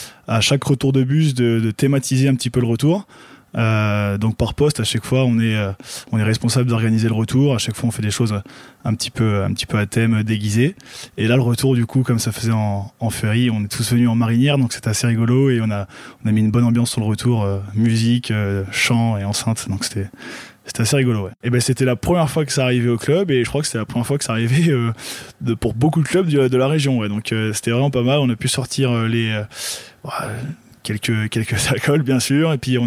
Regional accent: Royan, Nouvelle-Aquitaine, France; je suis né à Royan, j'ai toujours été à Royan

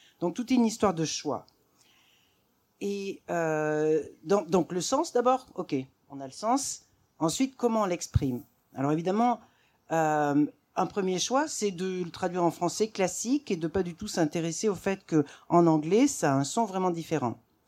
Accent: Auvergne-Rhône-Alpes, France; parce que moi, je suis une Auvergnate, finalement.

